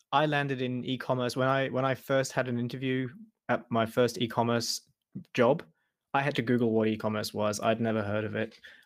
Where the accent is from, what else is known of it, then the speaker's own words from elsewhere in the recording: England, United Kingdom; moved away as an adult; now in Leipzig, Germany; I'm English and I can sell stuff.